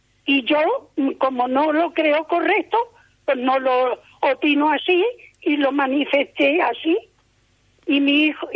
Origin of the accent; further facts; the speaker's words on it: Jerte, Extremadura, Spain; now in Barcelona, Spain; Yo soy del Valle de Jerte.